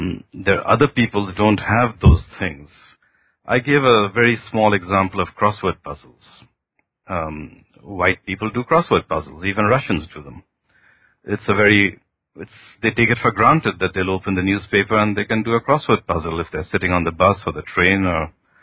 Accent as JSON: {"language": "English", "town": "Kolkata", "region": "West Bengal", "country": "India", "tie": "born or raised there", "said": "I come from the Indian subcontinent. I was born in Calcutta, and I spent my early life in India"}